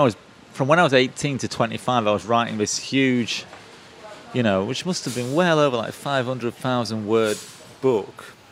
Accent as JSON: {"language": "English", "region": "Yorkshire and the Humber", "country": "United Kingdom", "tie": "born or raised there", "lives_now": "Japan", "said": "I was raised in West Yorkshire, which is not the most liberal place to be raised. And then I live in Japan, which, again, is not the most liberal place."}